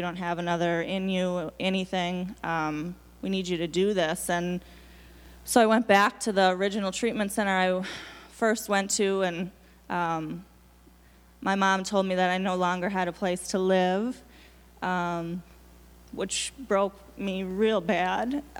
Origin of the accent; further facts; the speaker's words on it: Hudson, Wisconsin, United States; I'm from Hudson, so Minneapolis is right by there.